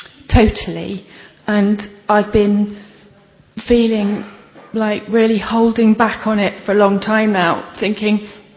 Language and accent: English; Oxford, South East England, United Kingdom; from Oxford